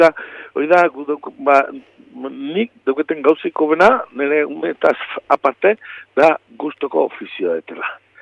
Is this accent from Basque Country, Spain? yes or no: yes; Tolosa, Basque Country, Spain; also born or lived in Amezketa; Ni naiz amezketarra. Da, amezketan jaioa, eta baino, umetan, nire gurasok hemen Tolosan lan egiten zuen, da, ona etorri ginen, eta gauztik, ba, hemen bizinez.